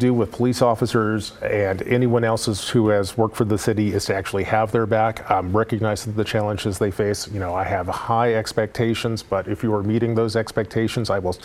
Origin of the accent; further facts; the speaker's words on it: Portland, Oregon, United States; I grew up in Portland at a time when we were on the cutting edge of just amazing urban policy